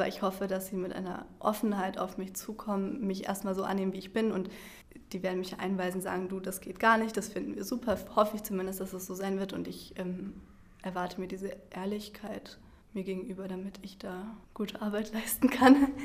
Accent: Freiburg, Baden-Württemberg, Germany; ich komme aus Freiburg

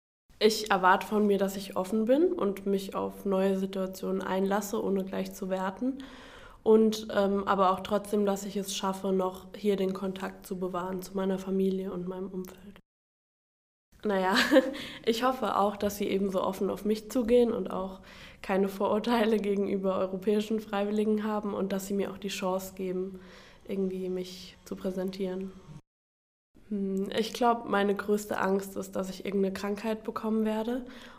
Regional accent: Bockenheim an der Weinstraße, Rhineland-Palatinate, Germany; ich komme aus Rheinland-Pfalz, aus Bockenheim an der Weinstraße und ich gehe nach Sucre in Bolivien.

